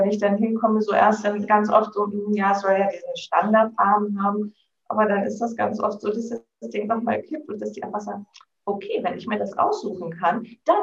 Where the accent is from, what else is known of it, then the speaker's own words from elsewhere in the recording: Celle, Lower Saxony, Germany; Ja, also ich komme aus Niedersachsen, aus Celle